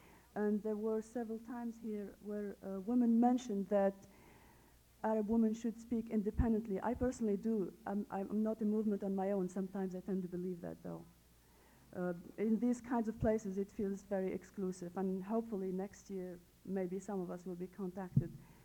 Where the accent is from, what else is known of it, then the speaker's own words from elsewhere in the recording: Tunisia; English is a second language; now in Seattle, United States; and went to school in North Africa. I'm Tunisian.